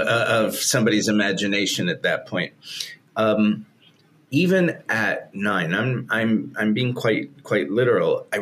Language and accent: English; Manhattan, New York, United States; I kid you not, I grew up in Manhattan.